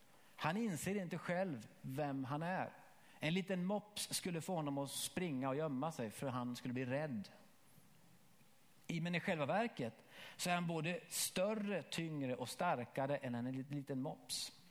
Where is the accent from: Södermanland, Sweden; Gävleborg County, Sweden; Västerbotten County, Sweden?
Gävleborg County, Sweden; Ovansjö; born there; Jag är född i Ovansjö. Det är ingen som vet vad det är. Nej. Men jag är också född i Sverige. Och det gör att jag är svensk medborgare. Jag har mitt medborgarskap i Sverige.